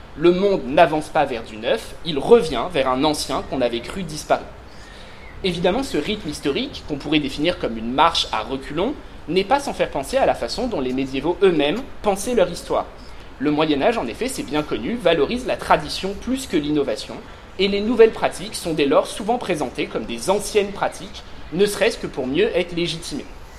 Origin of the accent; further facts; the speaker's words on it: France; mais on est quand même français, on a une réputation à défendre